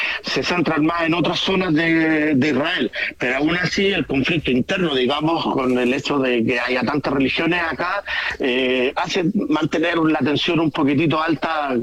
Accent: Chile; moved away as an adult; principalmente fue por un tema de falta de oportunidades, como muchos chilenos que salen a recorrer el mundo por la misma razón.

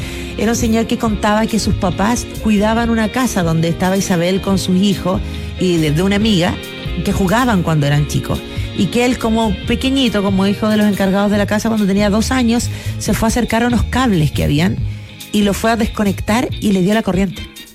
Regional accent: Chile; Pero si me preguntan, yo digo que soy chilena inmediatamente.

